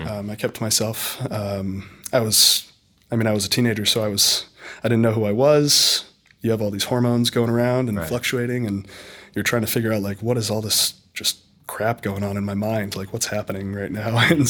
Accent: California, United States; the LA Fit Expo, but I'm from Orange County. So we just drove right up there.

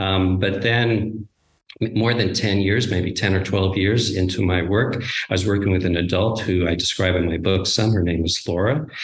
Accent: New Jersey, United States; now in San Francisco Bay Area, United States; I grew up in New Jersey, not too far outside of New York City. And I currently live in the San Francisco Bay Area and have for many years.

